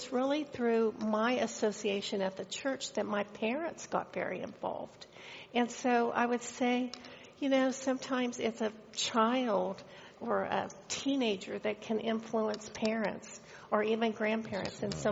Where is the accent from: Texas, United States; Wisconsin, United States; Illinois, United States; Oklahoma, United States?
Oklahoma, United States; McAlester; I grew up in Oklahoma, southeast Oklahoma, McAllister.